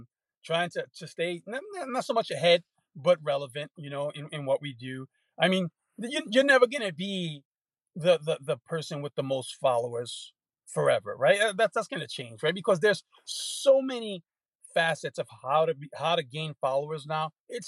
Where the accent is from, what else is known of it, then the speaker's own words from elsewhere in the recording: New York, United States; I'm originally from New York.